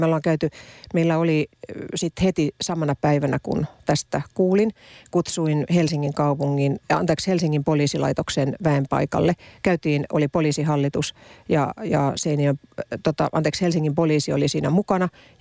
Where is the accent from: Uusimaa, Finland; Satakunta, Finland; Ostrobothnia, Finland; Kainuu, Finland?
Ostrobothnia, Finland; Mä oon pohjalainen periaatteen ihminen